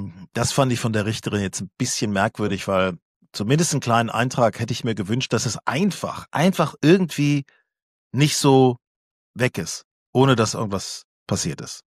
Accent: Germany; als Tourist, als Deutscher auf Mallorca

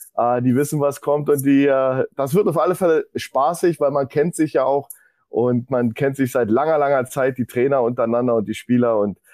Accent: Berlin, Germany; now in Hildesheim, Germany; Aus Berlin. Ich sitze aber in Hildesheim.

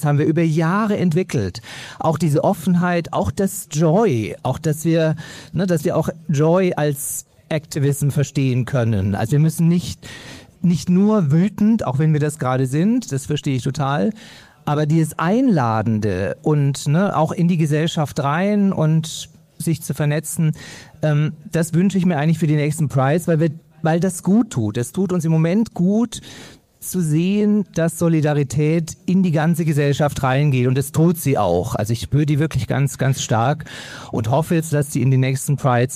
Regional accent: Berlin, Germany; Ich bin aus Berlin.

